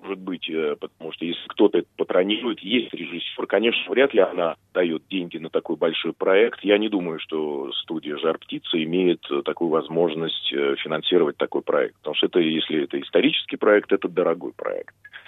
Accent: Saint Petersburg, Russia; я сам из Питера, из Москвы

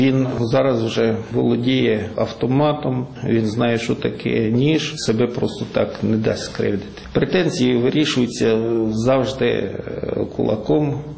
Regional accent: Luhansk, Luhansk Oblast, Ukraine; Тільки я приїхав сюди в перший же тиждень. На Південному вокзалі мені морду набили за те, що я з Луганська.

